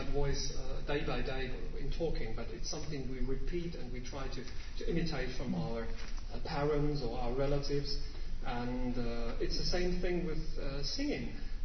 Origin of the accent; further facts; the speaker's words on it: Munich, Bavaria, Germany; English is a second language; So I grew up in Munich. I spent 24 years of my life in Munich.